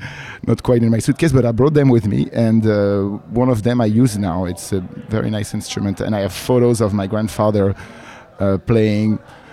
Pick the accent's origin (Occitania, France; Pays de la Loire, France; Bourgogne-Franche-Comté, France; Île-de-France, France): Île-de-France, France; Paris; English is a second language; I grew up in Paris, yes.